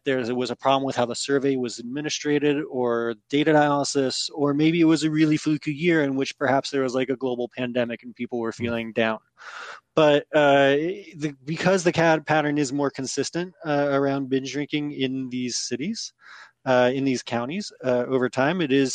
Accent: California, United States; now in New York, United States; And so I'm from California and live in New York

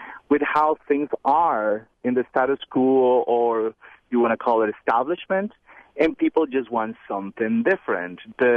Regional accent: Colombia; I'm from Colombia, by the way, so I have seen a little bit of what happens in the world with this

